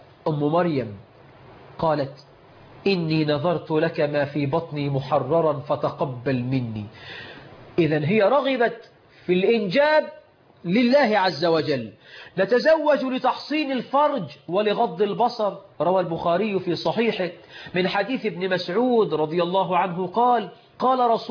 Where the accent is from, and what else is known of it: Egypt